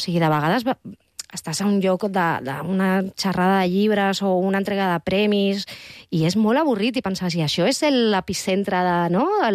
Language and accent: Catalan; Barcelona, Catalonia, Spain; són els meus pares, jo no, perquè jo he nascut a la Vall d'Hebron, o sigui, soc d'aquí, soc catalana